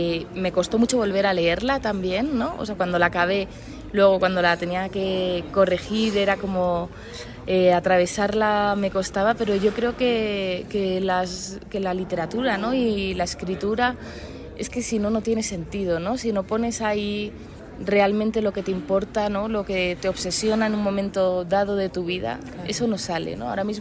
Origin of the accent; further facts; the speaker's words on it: Madrid, Community of Madrid, Spain; Yo soy de Madrid, ¿no?